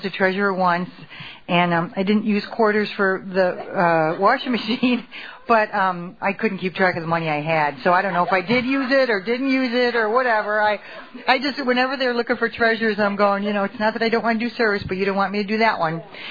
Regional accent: El Toro, California, United States; I'm from El Toro, California. Betty Ann says we have to say the town. It's not just the state, Mr. New Jersey.

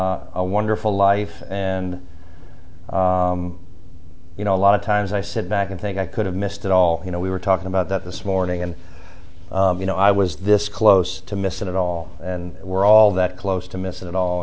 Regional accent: Chicago, Illinois, United States; born there; I was born in Chicago to a Catholic family of four brothers and sisters, two older brothers, two younger sisters.

